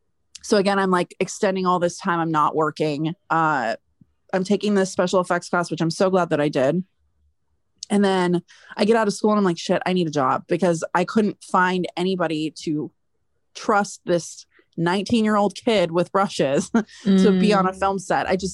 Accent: California, United States; And I'm from the Bay, so it wasn't too far away.

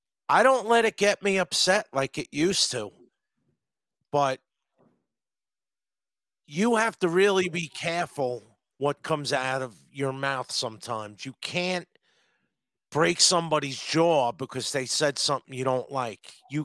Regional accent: Long Island, New York, United States; Long Island, New York.

